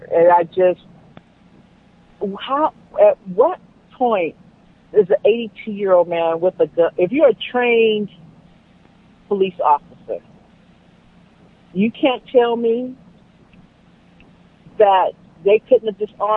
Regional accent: Los Angeles, California, United States; I grew up in South Central, assuming that I'm in a gay or was in a gay, or just being black, and that yes, I'm a single mom

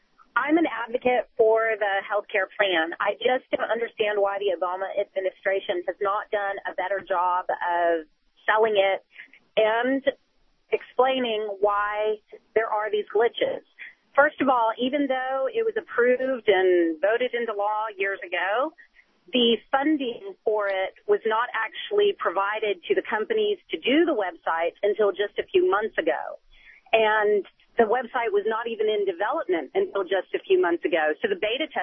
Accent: Houston, Texas, United States; I'm from the Houston area. I used to volunteer at the ER in Memorial Hermann.

